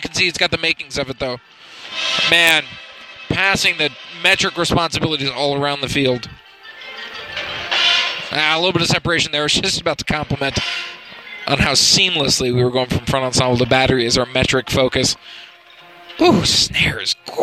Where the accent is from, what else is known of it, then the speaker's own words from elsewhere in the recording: Rancho Cucamonga, California, United States; I'm from Rancho Cucamonga, California, and we're here together on October 4th at the BBI.